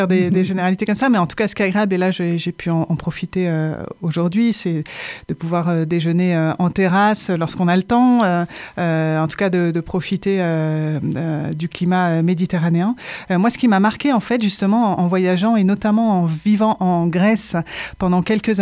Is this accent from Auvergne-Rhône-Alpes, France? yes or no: no; Montpellier, Occitanie, France; moved away; Moi, j'ai connu Montpellier sans le tramway. J'ai grandi dans cette ville, effectivement, qui avait une allure très différente d'aujourd'hui. Et j'ai grandi dans le quartier de la Chamberthe